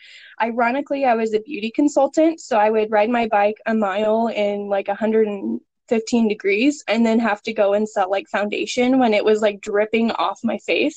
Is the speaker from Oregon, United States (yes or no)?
yes; Oregon, United States; now in Arizona, United States; I grew up in Oregon in the Northwest, and my whole family's there, and Patrick's whole family is here in Arizona.